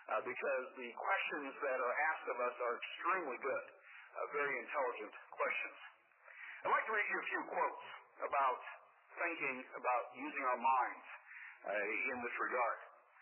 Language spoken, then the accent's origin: English; Tacoma, Washington, United States; I grew up in the Northwest, and Spokane, I grew up in Tacoma, but Spokane was always like a second home.